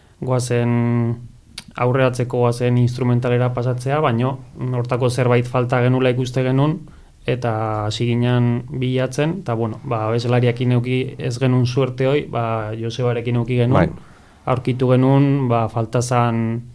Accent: Tolosa, Basque Country, Spain; porque azkenen ni Tolosakoa naiz

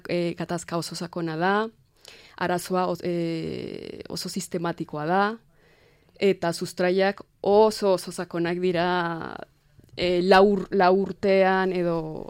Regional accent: Suesca, Cundinamarca, Colombia; Basque is a second language; Bogota ondoan bizi nintzen, herri txiki batean, Suezka du izena, oso ezaguna da, herria

